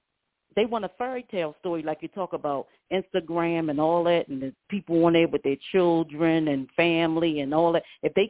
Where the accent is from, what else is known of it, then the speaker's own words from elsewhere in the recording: Baltimore, Maryland, United States; and I grew up in Baltimore City, okay?